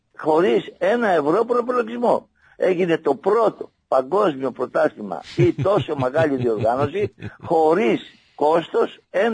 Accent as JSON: {"language": "Greek", "town": "Patras", "region": "Western Greece", "country": "Greece", "said": "το ξέρουν οι πατρινοί, είμαι πατρινός και το πρωτάθλημα θα έρθει εδώ"}